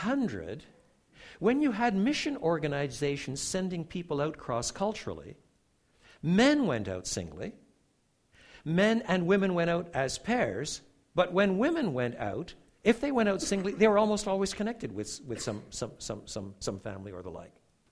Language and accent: English; Quebec, Canada; I was brought up in French Canada, so I had a different perspective on things.